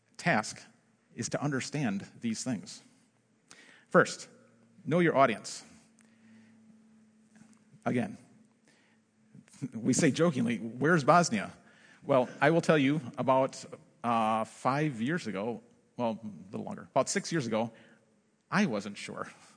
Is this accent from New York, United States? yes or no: no; Milwaukee, Wisconsin, United States; You know, I'm from Milwaukee. I thought that'd be the natural kind of connection.